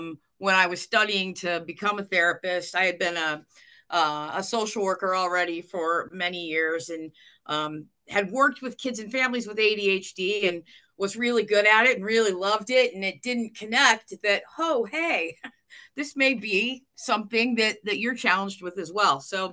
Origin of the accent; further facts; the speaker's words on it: Atlantic City, New Jersey, United States; born there; 55 years ago, I was born in Atlantic City, New Jersey.